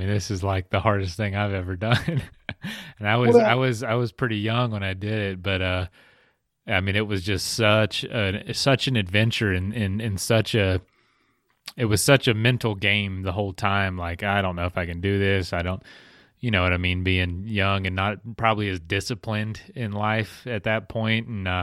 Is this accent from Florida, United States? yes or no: yes; Florida, United States; Because I know a lot of people that I'm from a small town in Florid